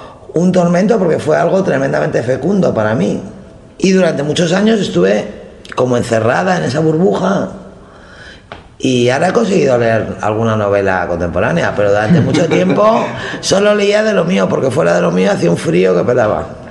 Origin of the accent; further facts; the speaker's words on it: Spain; Es muy curioso cómo en mi país, que tiene una historia contemporánea muy, muy, muy complicada, esa historia, pues sin embargo, en los españoles están convencidos